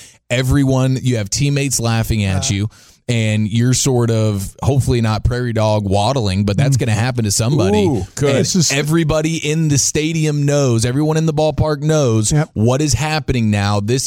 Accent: United States; I'm an American human being, and I have freedoms.

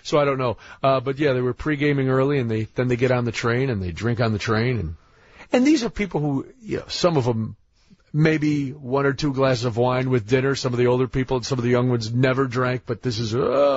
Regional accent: Ireland; As an Irishman, I enjoy St. Patrick's Day in certain environments.

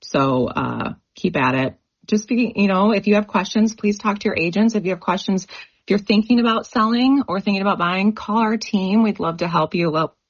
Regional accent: Grand Rapids, Michigan, United States; moved away as an adult; now in Minnesota, United States; when I moved here, you know, 5 years ago, I came from Michigan. I came from Grand Rapids, Michigan.

